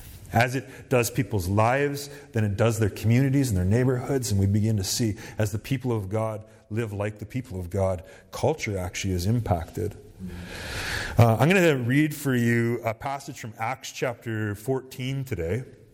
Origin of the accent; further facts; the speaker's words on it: Canada; I love parts of who I am because I'm Canadian.